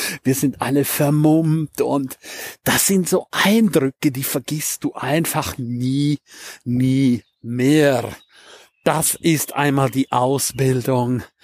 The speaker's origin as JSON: {"language": "German", "town": "St. Moritz", "region": "Graubünden", "country": "Switzerland", "tie": "born or raised there", "said": "Wieso St. Moritz? Nochmal an dieser Stelle. Weil es ist meine Heimat"}